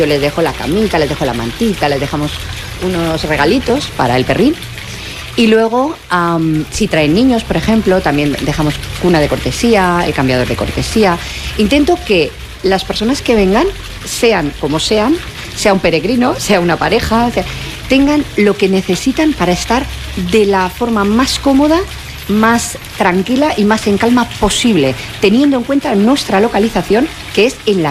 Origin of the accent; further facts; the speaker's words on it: Inca, Balearic Islands, Spain; Yo soy de Inca, sí, yo soy de pueblo, pero mi pueblo es muy grande.